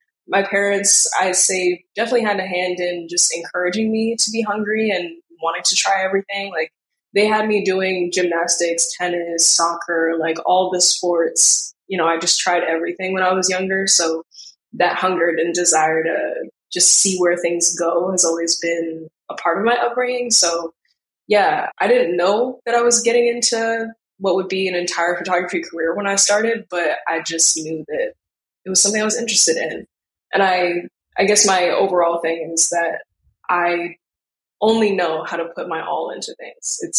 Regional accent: New York City, New York, United States; When I was younger, I don't think I truly understood how big the city was.

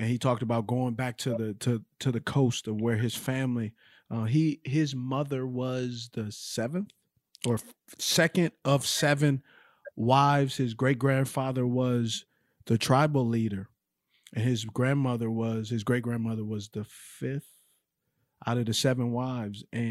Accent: Los Angeles, California, United States; now in Charlotte, United States; just like growing up in Los Angeles, like I did, you growing up in Detroit, G growing up in Lexington and here living in Charlotte

